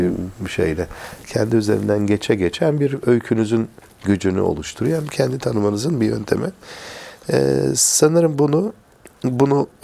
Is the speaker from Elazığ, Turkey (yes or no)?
yes; Elazığ, Turkey; moved away as an adult; ben Elazığlıyım. Elazığ'dan İstanbul Tıp Fakültesi'ne geldim.